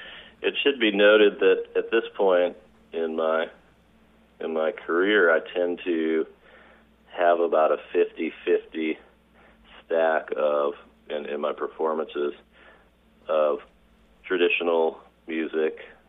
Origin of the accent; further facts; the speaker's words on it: St. Peters, Missouri, United States; Because I grew up in St. Peter's, Missouri, which is now is a suburb of St. Louis.